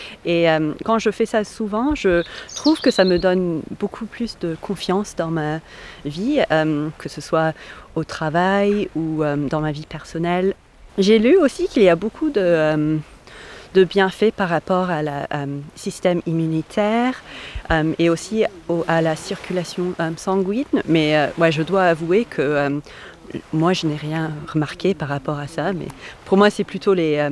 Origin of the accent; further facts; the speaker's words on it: South West England, United Kingdom; French is a second language; je suis une collègue de Gaëlle et je viens de Cornouailles.